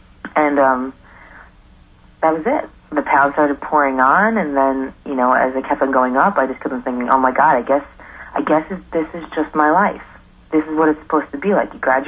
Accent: New York, United States; Laura is from Miami, and I'm from New York.

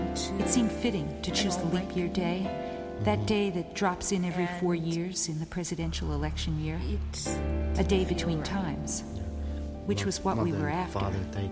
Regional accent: United States; born there; I was born in America in the middle of the 20th century, into the first generation to grow up with the bomb and TV

